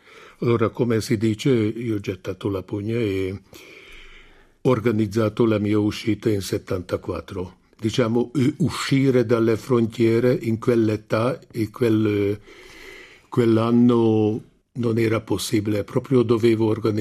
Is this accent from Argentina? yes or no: no; Hungary; Italian is a second language; Essendo ungherese, subito dappertutto ognuno raccontava i suoi ricordi di 56 ai profughi dell'epoca.